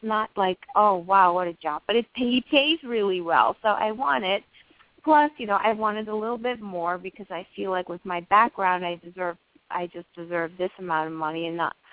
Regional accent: France; I'm from Europe. And it's an extra load I'm carrying from France.

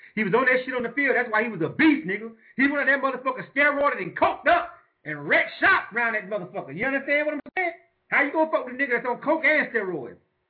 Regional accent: Florida, United States; Because I'm going to tell you right now, I'm from Bay County, Florida.

